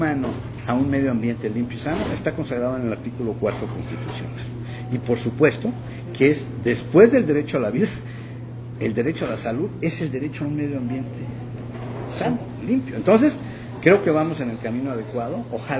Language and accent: Spanish; Mexico; los que pagamos las consecuencias somos los mexicanos.